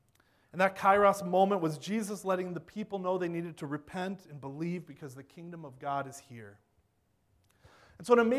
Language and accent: English; Iowa, United States; I grew up in Iowa. My dad's a CMA pastor, and that's we grew up in a small town in northern Iowa